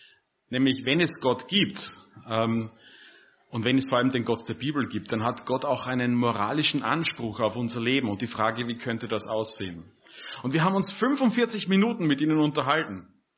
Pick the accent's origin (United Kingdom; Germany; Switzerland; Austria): Austria; ich komme aus Österreich